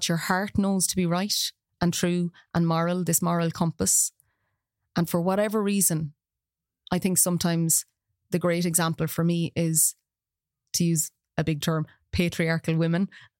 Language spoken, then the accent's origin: English; Ireland; even when we look at ourselves as Irish people, the riots that happened, you know, we become disillusioned.